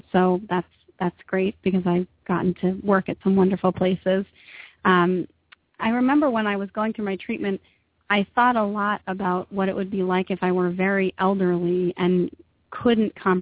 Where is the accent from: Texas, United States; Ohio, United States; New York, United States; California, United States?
New York, United States; I'm from New York originally.